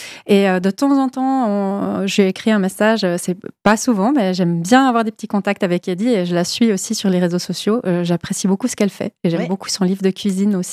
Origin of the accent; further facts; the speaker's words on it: Switzerland; des fruits et des légumes qui poussent chez nous en Suisse